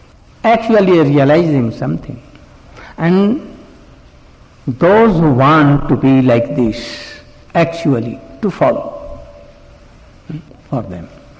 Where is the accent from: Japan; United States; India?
India; English is a second language; Not only that I came from India and read towards, and you can easily fly to here.